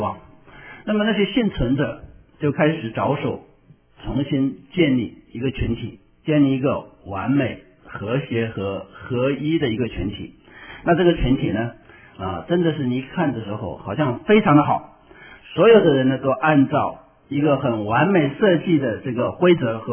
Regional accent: Yueyang, Hunan, China; 我的家乡岳阳那个地方啊，都有不少的教会

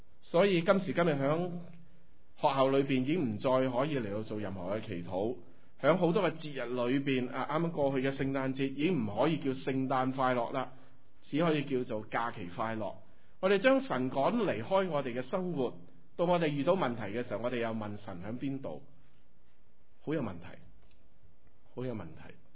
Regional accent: Hong Kong; 即是我们中国人香港人就知道了

